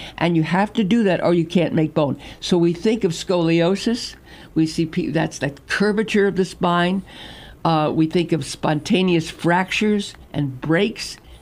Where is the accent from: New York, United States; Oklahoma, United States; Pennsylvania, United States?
New York, United States; Brooklyn; I was raised in Brooklyn, the Brooklyn Dodgers.